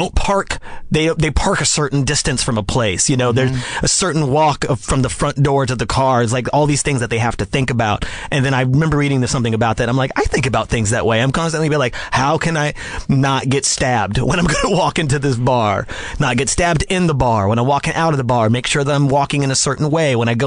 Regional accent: Las Vegas, Nevada, United States; Grew up in Las Vegas, Nevada.

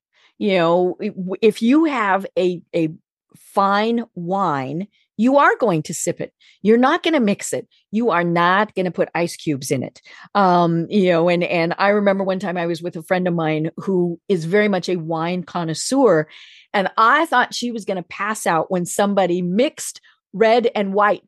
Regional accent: Colorado, United States; Now I'm from Colorado.

